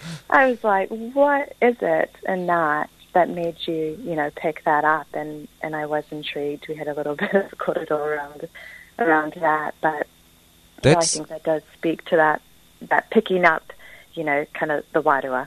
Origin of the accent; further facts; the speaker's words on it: Wellington, New Zealand; also born or lived in United States; I was born in the States, but I grew up in Wellington.